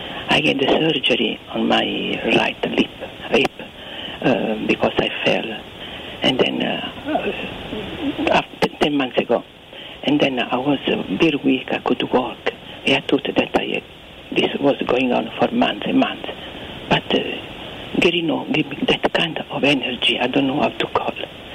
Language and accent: English; Long Island, New York, United States; I come from Long Island.